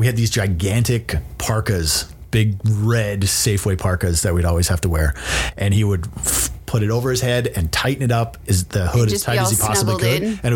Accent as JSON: {"language": "English", "country": "Canada", "tie": "born or raised there", "moved": "as an adult", "said": "So yeah, I grew up in Canada"}